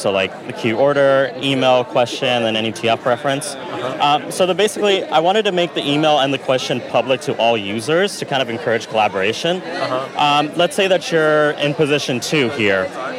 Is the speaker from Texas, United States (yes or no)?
yes; Fort Worth, Texas, United States; I'm a junior studying human evolutionary biology here at Harvard, and I'm from Fort Worth, Texas.